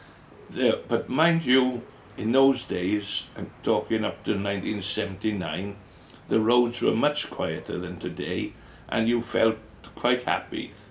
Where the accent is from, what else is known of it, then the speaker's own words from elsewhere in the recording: Wales, United Kingdom; I am very Welsh, you know, in my thoughts.